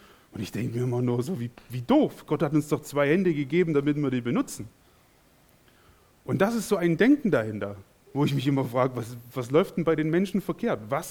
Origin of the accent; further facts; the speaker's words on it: Saxony, Germany; hatte das große Glück, in einer christlichen Familie aufzuwachsen, in den 90er Jahren auch in Sachsen.